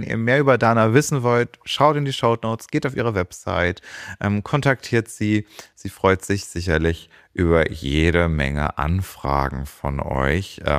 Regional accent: Thuringia, Germany; Ich komme aus Thüringen.

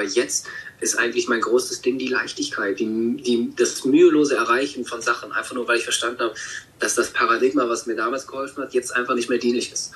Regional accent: Kassel, Hesse, Germany; now in Namibia; Und das sind jetzt die letzten 2 Tage, die ich gerade in Kassel bin, wo ich aufgewachsen bin.

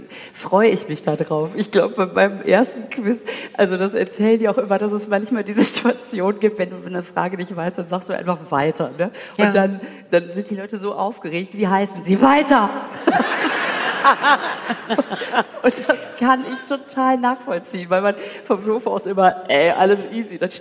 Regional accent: Münster, North Rhine-Westphalia, Germany; Ich komme aus Münster.

